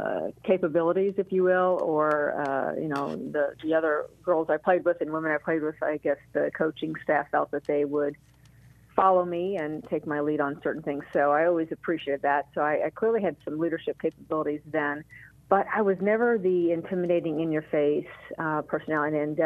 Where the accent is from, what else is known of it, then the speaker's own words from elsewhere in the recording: St. Louis, Missouri, United States; And grew up in a family where we all loved sports, and of course, growing up in the St. Louis area, we had at the time our baseball Cardinals, our football Cardinals, and as well our St. Louis Blues hockey team.